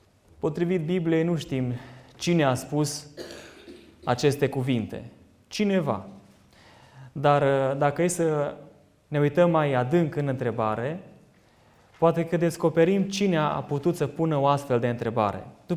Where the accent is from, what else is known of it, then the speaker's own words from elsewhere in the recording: Biertan, Sibiu County, Romania; de unde sunt eu, de la Biertan